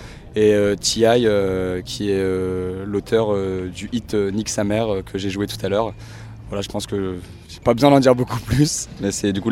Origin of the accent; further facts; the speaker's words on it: Amiens, Hauts-de-France, France; Je viens d'Amiens.